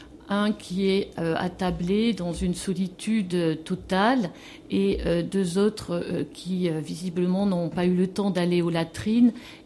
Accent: Nouvelle-Aquitaine, France; Je tiens à préciser que je suis originaire des Pyrénées-Atlantiques. J'enseigne à Bordeaux.

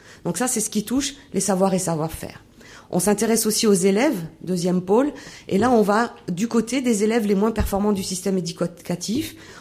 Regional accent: Auvergne-Rhône-Alpes, France; also born or lived in Lyon / Geneva; je viens de regagner mon pays natal depuis... Et ma ville natale, d'ailleurs, depuis la rentrée, puisque je suis maître de conférence à l'UFM d'Auvergne depuis la rentrée.

